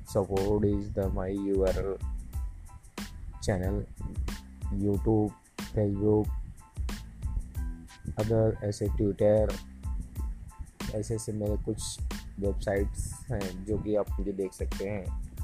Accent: Mirzapur, Uttar Pradesh, India; Home town मतलब मिर्ज़ापुर उत्तर प्रदेश का रहने वाला हूँ।

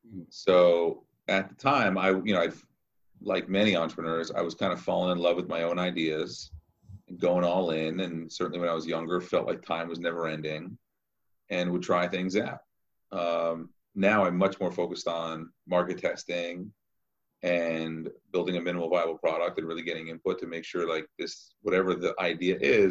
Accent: Short Hills, New Jersey, United States; I grew up in Short Hills, New Jersey.

